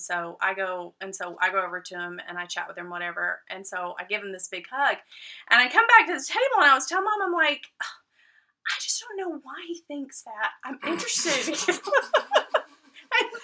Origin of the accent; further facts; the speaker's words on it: the South, United States; Because I'm from the South, I'm bad about touching people.